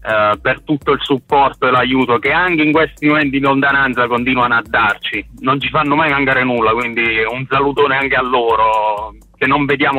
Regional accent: Apulia, Italy; noi, essendo pugliesi, non abbiamo, almeno nella provincia di Foggia, da dove veniamo

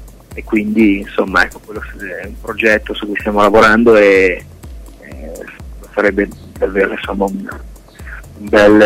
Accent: Milan, Lombardy, Italy; noi siamo di Milano, quindi giochiamo in casa

